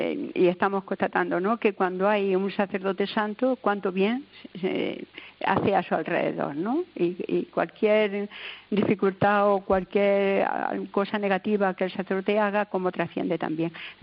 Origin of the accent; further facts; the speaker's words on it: Huéscar, Andalusia, Spain; tuve una conexión con ella desde muy pequeña, porque la primera fundación fue en Huéscar, en mi pueblo.